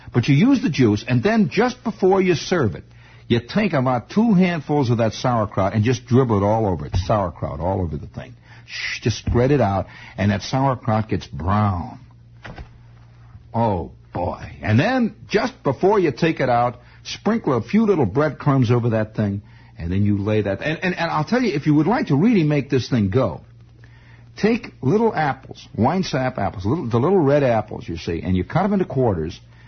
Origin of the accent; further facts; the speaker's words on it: Chicago, Illinois, United States; was in the north side of Chicago, which was where I originally festered. I was not born in Indiana. I was born in Chicago. And this was in the very close vicinity of Lincoln and Belmont.